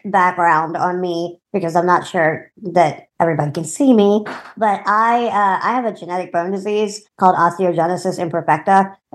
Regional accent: New Orleans, Louisiana, United States; I am from New Orleans, Louisiana, and I am an artist and graphic designer.

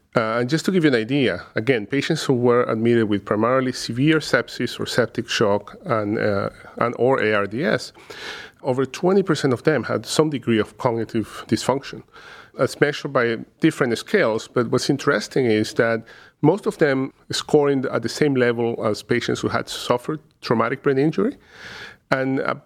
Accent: Caracas, Capital District, Venezuela; moved away as an adult; now in United States; originally from Caracas, Venezuela, where I completed my medical training. I came to the U.S. back in 98 to do further training in neurology

